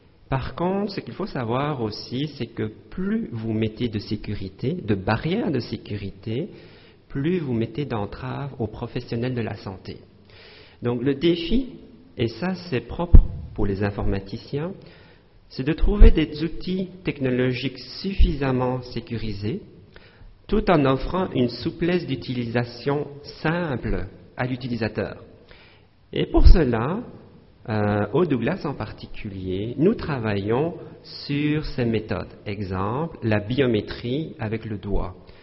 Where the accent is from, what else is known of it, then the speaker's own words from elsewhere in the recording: Belgium; now in Canada; Je viens moi-même de Belgique et le choc culturel, quand je suis arrivé au Canada, je pensais qu'il n'y aura pas de problème